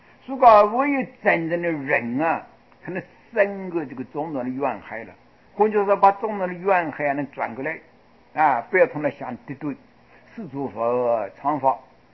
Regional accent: China; 这一点啊，我们中国人要注意啊。

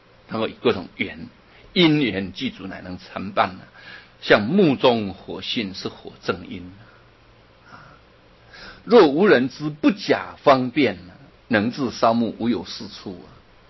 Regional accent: Taiwan; 我们台湾话有一句话说得很好

